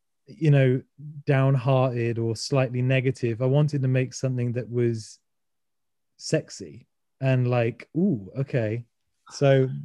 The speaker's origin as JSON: {"language": "English", "country": "United Kingdom", "said": "But maybe that's because I'm British"}